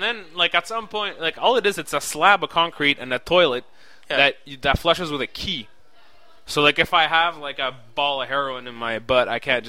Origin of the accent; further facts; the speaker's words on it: Saguenay, Quebec, Canada; I grew up in Saguenay, which was really French, so we didn't have a lot of English books. I spoke English